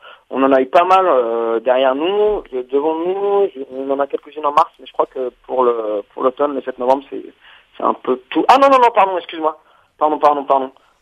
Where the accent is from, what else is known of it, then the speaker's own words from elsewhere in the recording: Auvergne-Rhône-Alpes, France; En tant que Auvergnat, on y reste.